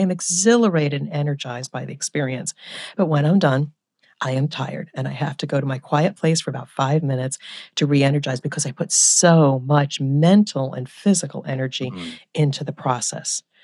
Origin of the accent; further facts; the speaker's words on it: New Jersey, United States; born there; accent: Jersey; Well, I'm a Jersey girl by nature. I was born in New Jersey, so you might pick up a little bit of a Jersey accent here and there.